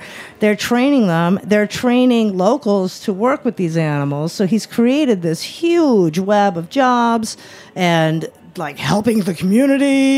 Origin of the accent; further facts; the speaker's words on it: New York, United States; And I loved it as a New Yorker to be able to bring this urban legend to truth